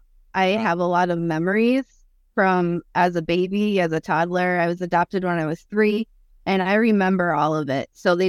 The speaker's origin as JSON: {"language": "English", "region": "Connecticut", "country": "United States", "tie": "born or raised there", "said": "I grew up in Connecticut."}